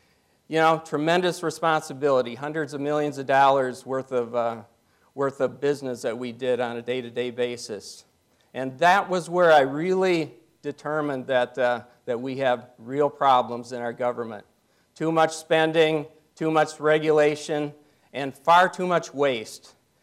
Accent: Osseo, Wisconsin, United States; So I'm born and raised in Osseo on a farm. Went to college in Eau Claire and joined the military shortly after I graduated.

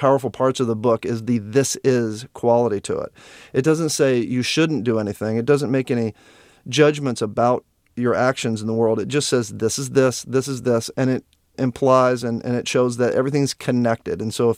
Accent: Louisiana, United States; We left New York to my hometown, Louisiana.

